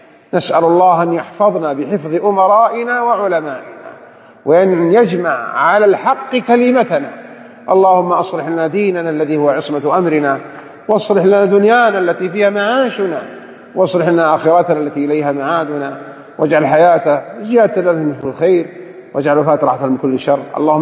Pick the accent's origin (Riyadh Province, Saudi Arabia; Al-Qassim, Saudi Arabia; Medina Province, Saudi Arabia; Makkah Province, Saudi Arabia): Makkah Province, Saudi Arabia; Jeddah; ثم نرجع إلى بلادنا جدة